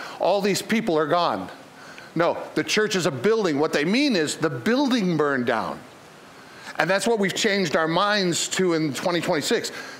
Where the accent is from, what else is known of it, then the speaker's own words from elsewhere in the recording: Canada; I am a legal alien. Did you know that? I'm from Canada. I am Canadian in my citizenship. I am a legal alien.